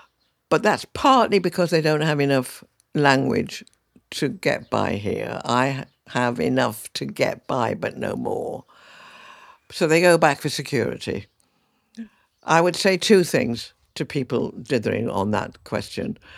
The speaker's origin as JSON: {"language": "English", "region": "England", "country": "United Kingdom", "said": "Half English. Yes, I know. But really, I think it's a mistake that I'm English."}